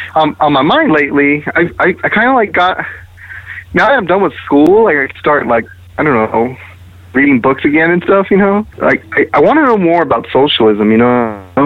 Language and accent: English; Roswell, New Mexico, United States; now in Las Cruces, United States; I'm originally from Roswell, but I've been in Las Cruces for like, what, since 2012 I've been here.